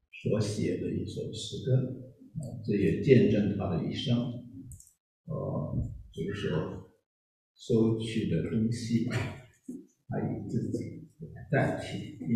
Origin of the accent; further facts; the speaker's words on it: Taiwan; 我们台湾人呢，年纪大了，我们都说，哎呀，老了，没有用了